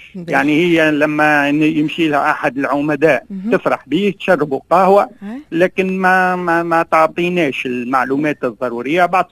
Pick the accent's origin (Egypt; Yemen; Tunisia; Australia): Tunisia; احنا كشعب تونسي